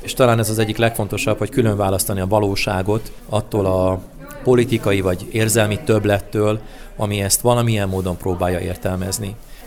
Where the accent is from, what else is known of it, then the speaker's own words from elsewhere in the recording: Zakarpattia Oblast, Ukraine; én Kárpátaljáról származom